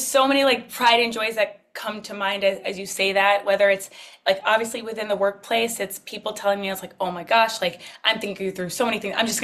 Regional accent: Nigeria; I'm a Nigerian, and the stereotype around Nigerians is you're a doctor, lawyer, or an engineer, and I am none of these things.

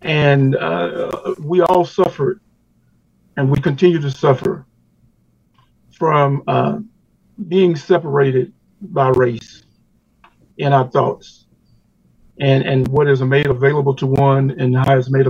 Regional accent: Greenville, United States; I try my very best in defending my hometown that we had no monopoly on racism. Racism is a part of the world. And some people make it out like Greenville has a monopoly on it, and we don't.

